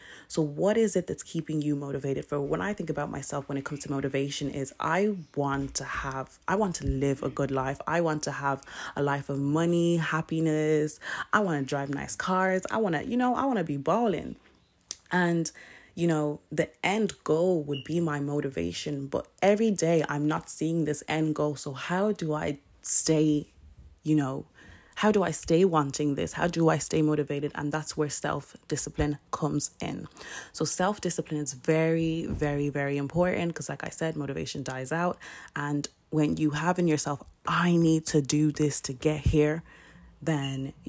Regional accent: Ireland; moved away as an adult; now in United Kingdom; I was raised in Ireland. I'm from Ireland and moved over to UK when I was 18. So Ireland is basically my home.

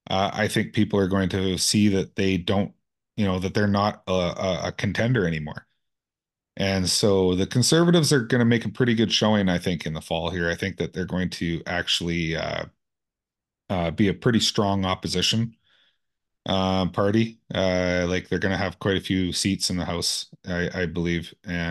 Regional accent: British Columbia, Canada; No, sorry, I'm a British Columbian.

